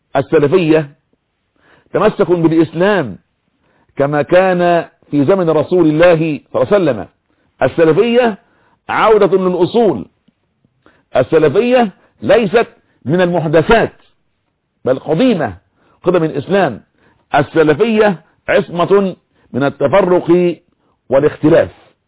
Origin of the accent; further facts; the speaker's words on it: Egypt; اللهم احفظ بلادنا مصر آمنة مطمئنة